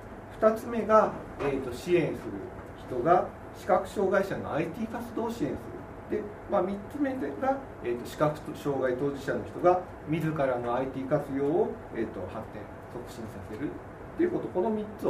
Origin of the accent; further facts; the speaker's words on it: Yokohama, Kanagawa, Japan; 横浜から参りました